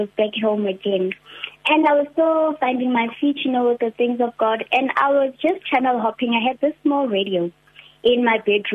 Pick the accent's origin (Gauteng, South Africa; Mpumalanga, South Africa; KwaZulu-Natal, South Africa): Gauteng, South Africa; Carletonville; now in Rustenburg, South Africa; Originally, I come from Carltonville, but now I reside in Rustenburg.